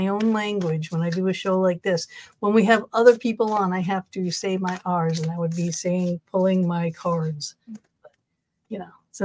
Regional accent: Massachusetts, United States; I'm from up there. I'm in from Massachusetts, Christine, originally.

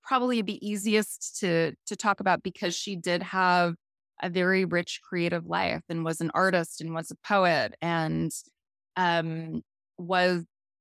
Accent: Rhode Island, United States; And then I'm from Rhode Island

